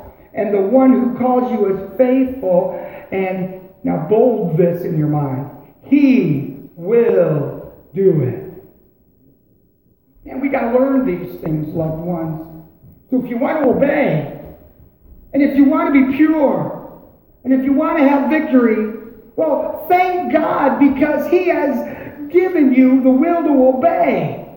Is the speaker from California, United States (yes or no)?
no; Michigan, United States; accent: Michigan; My Michigan accent won't let my tongue curl that way.